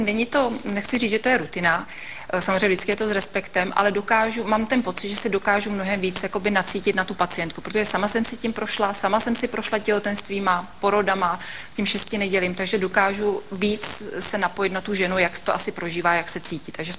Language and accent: Czech; Most, Ústí nad Labem Region, Czechia; Já jsem původem z Mostu totiž, takže Most, to je taková moje srdcová záležitost, takže tam jezdím pořád.